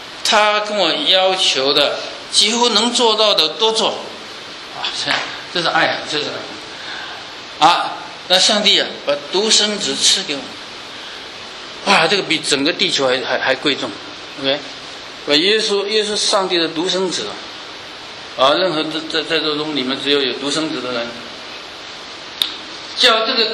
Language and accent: Chinese; China; 他是犹太人，我是中国人